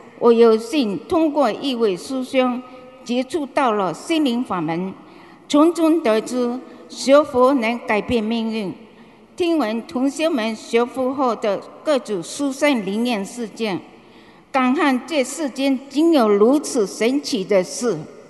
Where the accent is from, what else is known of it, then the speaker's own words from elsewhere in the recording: Malaysia; 我是来自马来西亚的